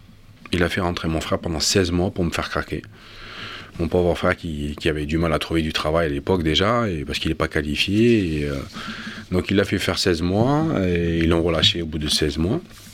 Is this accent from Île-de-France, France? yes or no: no; Pau, Nouvelle-Aquitaine, France; Peu de gens savent que je suis originaire de Pau.